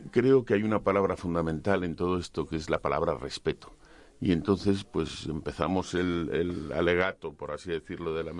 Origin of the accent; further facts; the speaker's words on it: Catalonia, Spain; bueno, ya me sabéis que soy catalán